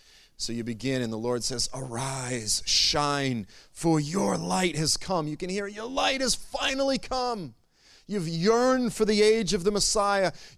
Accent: United States; where are you from? And, you know, then I'm like, well, I'm from America, howdy.

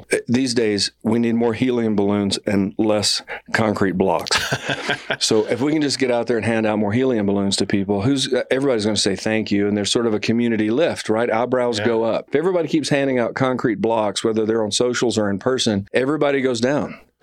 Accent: Alabama, United States; because I'm from Alabama.

